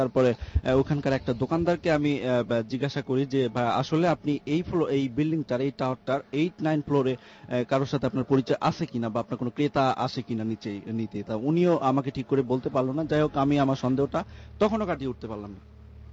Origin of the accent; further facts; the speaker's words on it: Jessore, Khulna Division, Bangladesh; Home district Jessore.